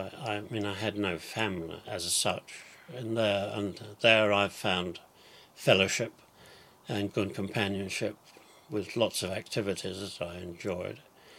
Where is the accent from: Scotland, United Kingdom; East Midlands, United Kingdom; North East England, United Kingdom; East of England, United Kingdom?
East of England, United Kingdom; Bedford; born there; I was born in Bedford on the 4th of December 1925.